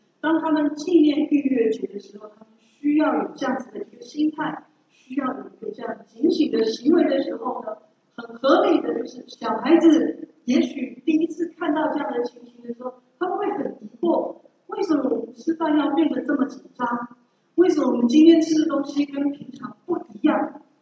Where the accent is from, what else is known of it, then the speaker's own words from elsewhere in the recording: China; 我们中国人庆祝中国新年